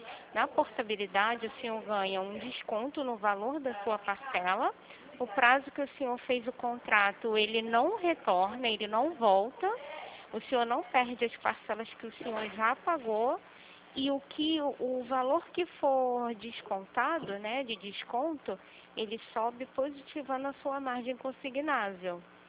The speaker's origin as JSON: {"language": "Portuguese", "region": "Rio de Janeiro", "country": "Brazil", "said": "eu sou do Rio."}